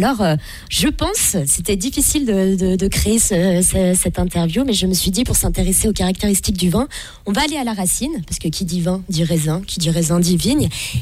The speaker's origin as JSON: {"language": "French", "region": "Auvergne-Rhône-Alpes", "country": "France", "said": "alors moi je viens de Savoie"}